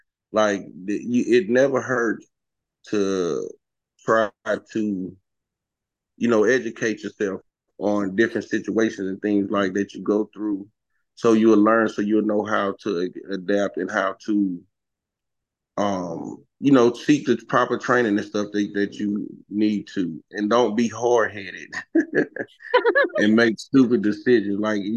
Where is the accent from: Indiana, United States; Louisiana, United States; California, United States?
Louisiana, United States; Right. I'm from Louisiana. I just moved out here this year.